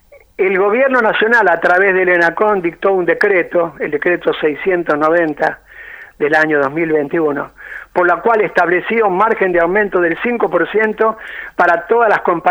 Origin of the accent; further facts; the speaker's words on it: Argentina; como la que vivimos los argentinos